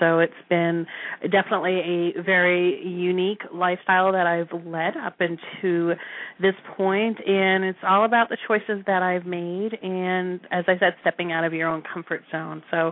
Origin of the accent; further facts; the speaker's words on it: Massachusetts, United States; I am originally from Massachusetts.